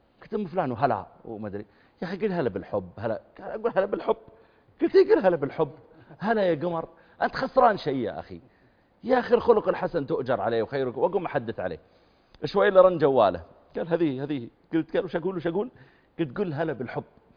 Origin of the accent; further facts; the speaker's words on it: Eastern Province, Saudi Arabia; also born or lived in Riyadh; وأنا من أهل الرياض لكن ربوت هناك، ويبدو أن طبيعة المناطق البحرية